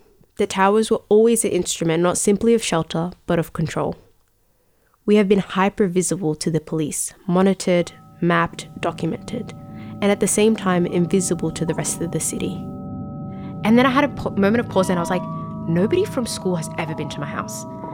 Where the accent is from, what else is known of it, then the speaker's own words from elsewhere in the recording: South Africa; I grew up in the Carlton flats.